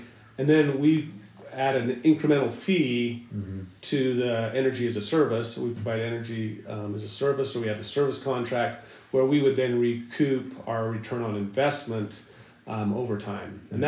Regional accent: Preston, Idaho, United States; I grew up in Preston, Idaho.

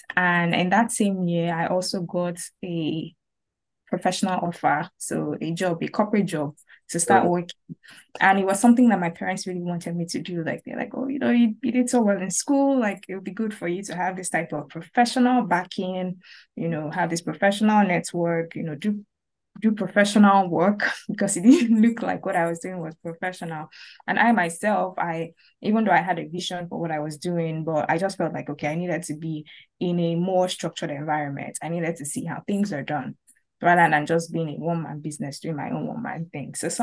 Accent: Lagos, Nigeria; Lived in Nigeria my entire life. I was born in Lagos, raised with my parents and my three siblings. Went to school, Covenant University in Nigeria.

